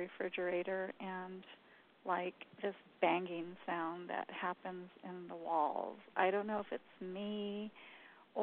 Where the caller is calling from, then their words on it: New Mexico, United States; I'm in New Mexico.